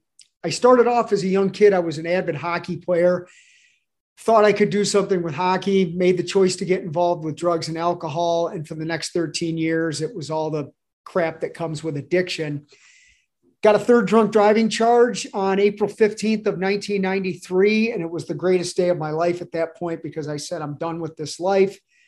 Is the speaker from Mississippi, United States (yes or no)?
no; Toledo, Ohio, United States; Well, I'm born and raised in Toledo, Ohio. I'm 55, so I've lived there, you know, my entire life.